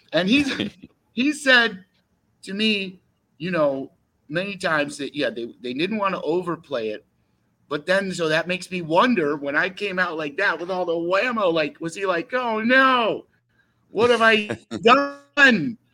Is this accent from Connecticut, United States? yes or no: yes; Westport, Connecticut, United States; But I grew up in Westport, Connecticut. I mean, that's where I went to high school and stuff.